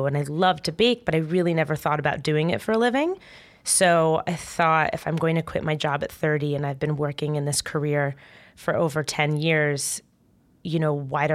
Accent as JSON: {"language": "English", "region": "New Jersey", "country": "United States", "tie": "born or raised there", "lives_now": "New York City, United States", "said": "So I grew up in Jersey. I've lived in New York City for over 12 years now."}